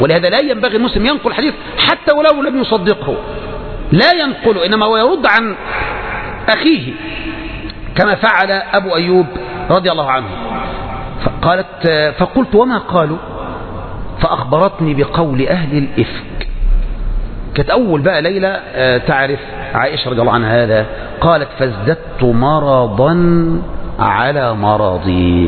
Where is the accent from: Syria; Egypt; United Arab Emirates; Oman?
Egypt; إحنا بقى كمصريين